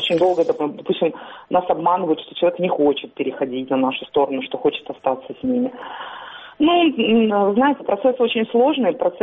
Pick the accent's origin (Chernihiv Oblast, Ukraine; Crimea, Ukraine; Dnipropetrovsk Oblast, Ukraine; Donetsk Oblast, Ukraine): Crimea, Ukraine; тому що я сама кримчанка